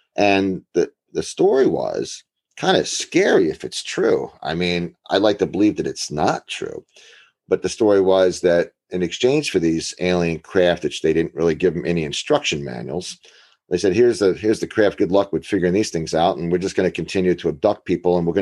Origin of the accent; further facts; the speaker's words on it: New Jersey, United States; Well, you know, growing up in New Jersey, you know, I had a stepfather